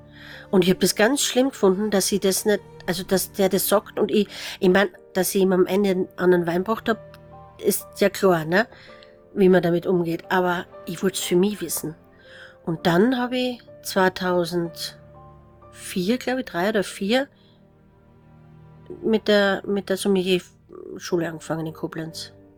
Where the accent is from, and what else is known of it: Styria, Austria